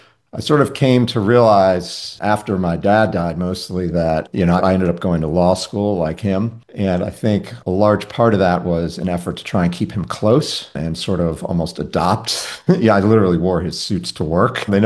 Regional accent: New York City, New York, United States; I grew up in New York City.

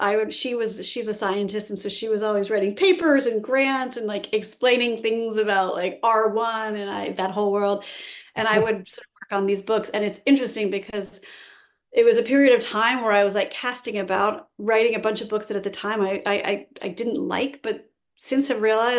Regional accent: California, United States; I love the beach, and I grew up in California

